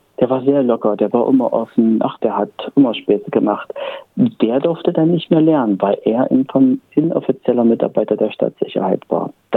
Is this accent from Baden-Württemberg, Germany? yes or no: no; Halle, Saxony-Anhalt, Germany; Also in Halle selber nicht, wo ich herkomme. Leipzig ist 35 Kilometer weg.